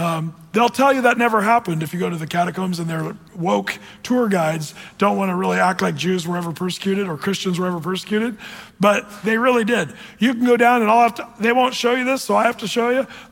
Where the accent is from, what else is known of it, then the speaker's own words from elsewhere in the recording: Oregon, United States; Boy, I grew up with that. I came from Southern Oregon.